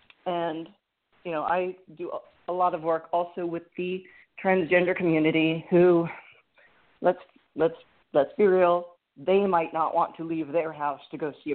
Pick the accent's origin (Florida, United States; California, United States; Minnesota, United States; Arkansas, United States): Florida, United States; I grew up in South Florida, which was a very liberal area. I'm currently in Georgia.